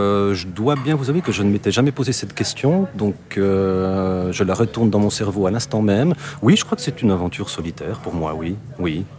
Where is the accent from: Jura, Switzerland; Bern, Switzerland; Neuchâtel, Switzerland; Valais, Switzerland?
Jura, Switzerland; Develier; Moi, je suis de Develier, j'ai grandi là-bas.